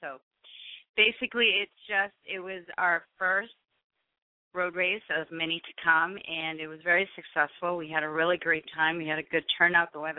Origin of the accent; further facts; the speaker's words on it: Boston, Massachusetts, United States; I'm from Boston, and everybody wears shorts in 30-degree weather